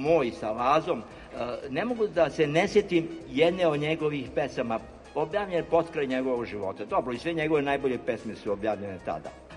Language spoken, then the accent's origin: Serbian; Zrenjanin, Vojvodina, Serbia; odakle sam ja rodom iz Zrenjanina